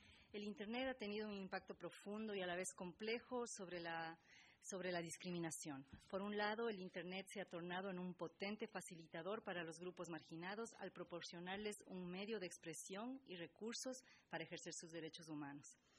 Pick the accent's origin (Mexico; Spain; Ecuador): Ecuador; soy ecuatoriana.